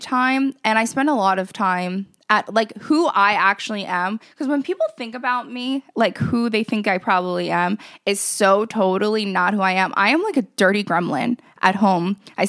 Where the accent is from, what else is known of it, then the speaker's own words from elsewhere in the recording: New Jersey, United States; All right, guys. I'm from Jersey.